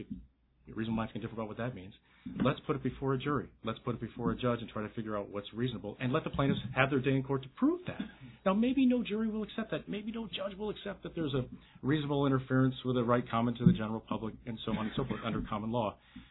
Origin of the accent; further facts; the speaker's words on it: Delaware, United States; or I'm from Delaware, coastal state